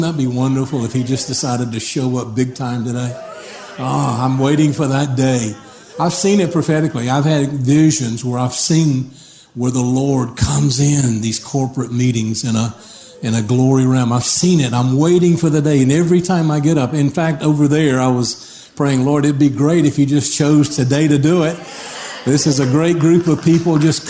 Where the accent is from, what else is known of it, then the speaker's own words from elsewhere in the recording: Alabama, United States; I'm from Alabama.